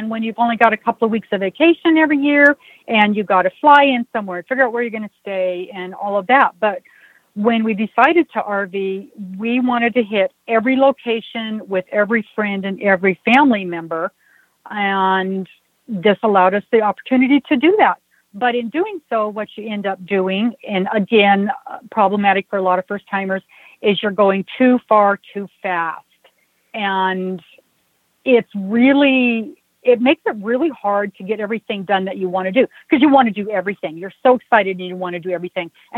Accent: Spokane, Washington, United States; We are from Spokane, Washington, and this is our second full-time year of full-time RVing.

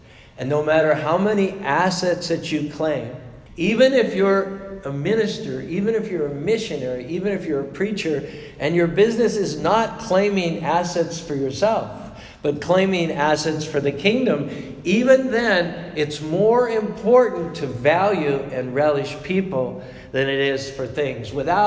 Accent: Pennsylvania, United States; Growing up in Pennsylvania, my father always made a point of hugging my mother in front of me and my brother.

